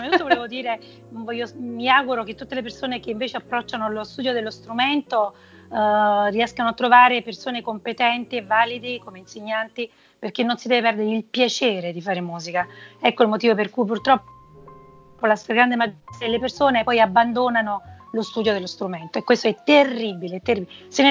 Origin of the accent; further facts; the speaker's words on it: Naples, Campania, Italy; moved away as an adult; now in Rome, Italy; io, essendo napoletana, all'epoca, sono del 69, non esisteva ancora la facoltà di psicologia a Napoli, e avevo deciso di venire a Roma a studiare, e purtroppo i miei non me lo hanno permesso. E quindi nel momento in cui poi mi sono trasferita a Roma